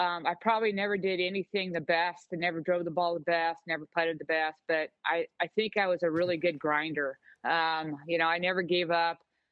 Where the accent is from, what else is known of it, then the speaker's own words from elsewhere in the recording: United States; as an American, you always want to win your national championship